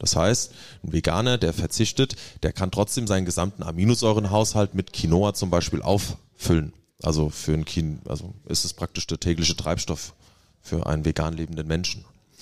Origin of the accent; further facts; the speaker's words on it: Hesse, Germany; Wir kommen aus der Wetterau